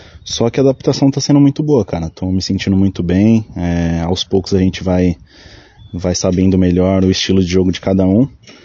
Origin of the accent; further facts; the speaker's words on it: São Paulo, Brazil; now in Cascavel, Brazil; Cara, eu sou de São Paulo, cheguei em Cascavel